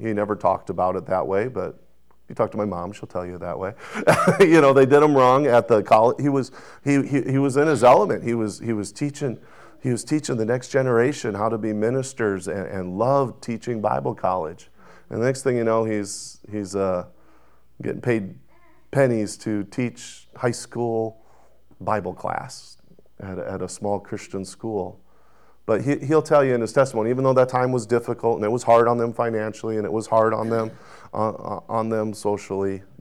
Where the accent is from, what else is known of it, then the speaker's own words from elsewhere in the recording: Ellendale, North Dakota, United States; I grew up in Ellendale, North Dakota. I was there from the second grade to eighth grade.